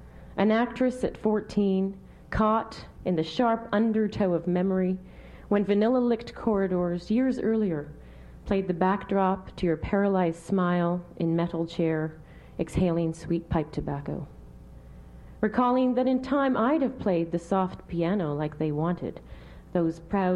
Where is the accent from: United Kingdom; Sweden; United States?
United Kingdom; Scotland; grandfather had died in Scotland. That's where I'm from, if you didn't figure out it from the last poem. I was born in Scotland.